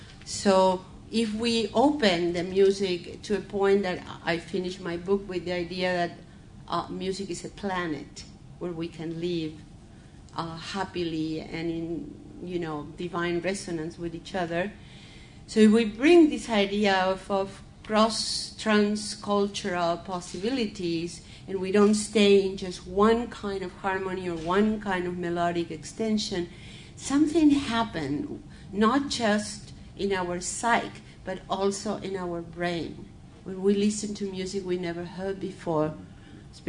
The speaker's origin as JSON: {"language": "English", "country": "Brazil", "tie": "born or raised there", "said": "I grew up in Brazil."}